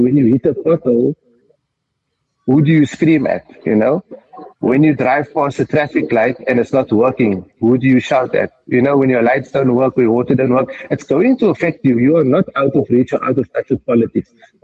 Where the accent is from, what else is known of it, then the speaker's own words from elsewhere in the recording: South Africa; born there; I'm a South African born baby.